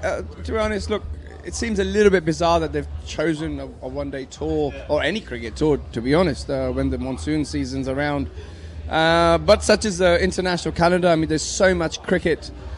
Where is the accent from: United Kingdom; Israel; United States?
United Kingdom; England; as an Englishman